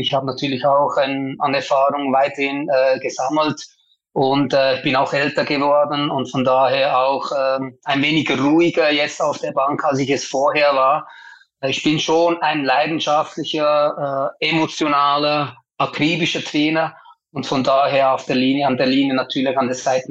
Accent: Schaffhausen, Switzerland; Das war das letzte Spiel bei uns zu Hause in Schaffhausen

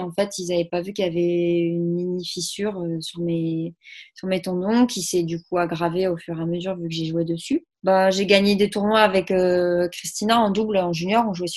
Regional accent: Saint-Gaudens, Occitanie, France; C'était chez moi à Saint-Gaudens.

